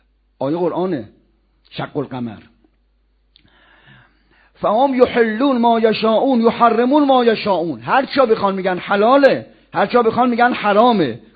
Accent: Isfahan, Iran; ما خب بچه اصفهانیم

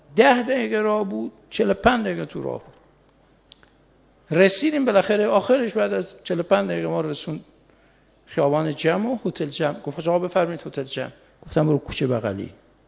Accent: Mashhad, Razavi Khorasan, Iran; نمیدونست که ما بچه مشهدیم

